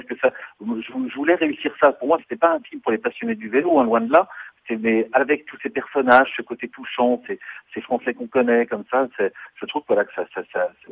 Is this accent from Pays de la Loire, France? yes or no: yes; Nantes, Pays de la Loire, France; Moi, je voulais aller en Bretagne, parce que je suis originaire de Nantes